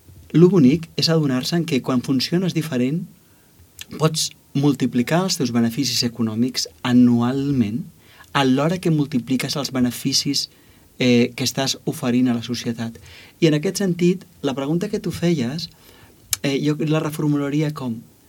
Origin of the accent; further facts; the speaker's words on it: Catalonia, Spain; nosaltres com a catalans hauríem de tenir molt clar de quina forma nosaltres podem transformar la nostra societat